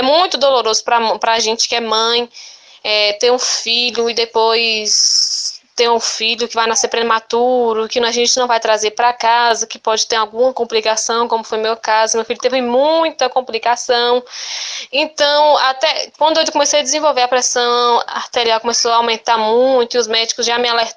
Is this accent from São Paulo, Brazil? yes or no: no; Vitória da Conquista, Bahia, Brazil; sou mãe de Rafael Davi, sou aqui de Vitória da Conquista, moro aqui no bairro Panorama.